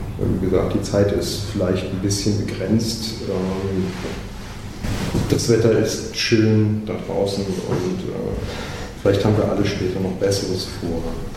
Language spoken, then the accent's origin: German; East Germany, Germany; Ich bin in der DDR geboren und ein Großteil meiner Jugend aufgewachsen. Ich war 14, als die Wende war